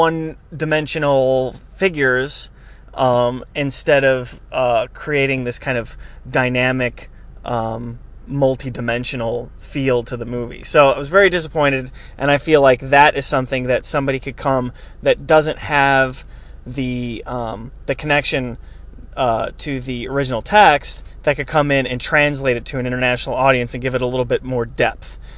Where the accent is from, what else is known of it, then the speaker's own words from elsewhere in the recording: United States; you know, as an American, I felt like I was just watching a BBC movie.